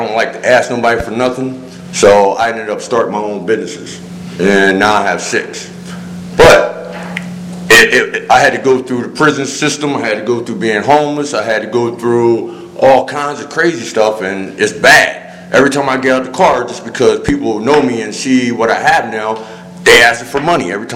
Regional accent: Harrington, Delaware, United States; now in Smyrna, United States; I am from Harrington, Delaware, but I actually live outside of Smyrna now.

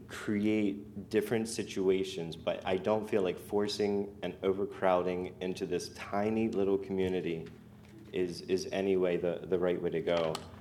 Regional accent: Delaware, United States; I'm from Sussex County originally, so I've always been familiar with it.

